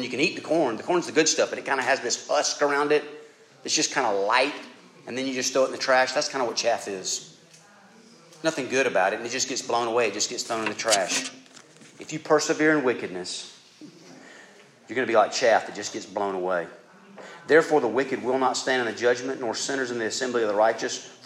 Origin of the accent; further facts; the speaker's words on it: the South, United States; See, a lot of us growing up in the Bible Belt South, here's what we really think.